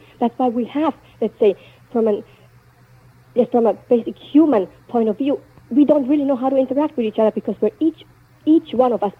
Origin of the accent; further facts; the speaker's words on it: Venezuela; I grew up in South America. I had advantages just by the mere fact the way I looked.